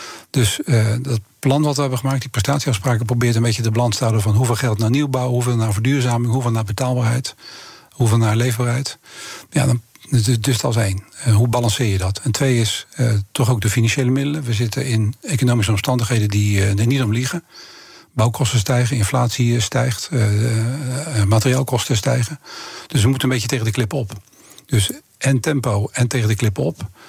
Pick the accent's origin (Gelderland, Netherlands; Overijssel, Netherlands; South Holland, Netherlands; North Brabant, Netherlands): South Holland, Netherlands; Rotterdam; born there; Ja, ik ben in Rotterdam geboren en dat blijf je altijd.